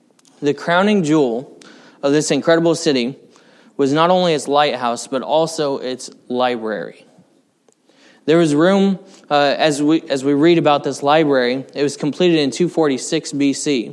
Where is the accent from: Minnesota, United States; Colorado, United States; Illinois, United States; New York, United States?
Colorado, United States; But my sister and I, we grew up a lot in Colorado. And in Colorado, our rivers are not like the rivers here.